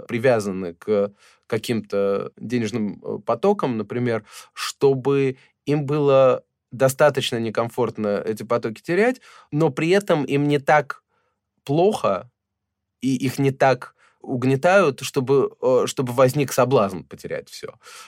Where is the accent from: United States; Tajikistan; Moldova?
United States; now in Russia; я никогда не был россиянином и не являюсь им. Я не эмигрант из России и уж точно не политический эмигрант. Я все-таки американец, который много сотрудничает с Россией.